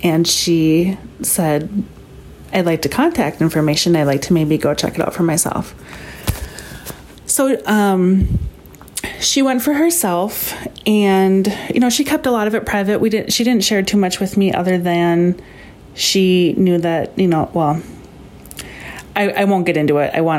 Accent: Minnesota, United States; Hour session, right in my hometown, not an inconvenience at all.

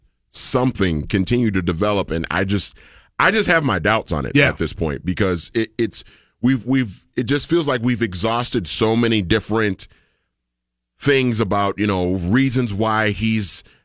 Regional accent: Minnesota, United States; I'm from here. I grew up in Minnesota my whole life, but my dad's side of the family is from Tennessee.

